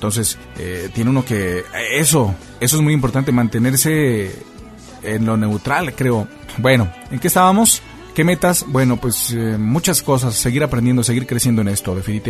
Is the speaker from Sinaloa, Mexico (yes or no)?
no; Guadalajara, Jalisco, Mexico; now in northern Mexico; Pero yo no soy chilango, yo soy de Guadalajara.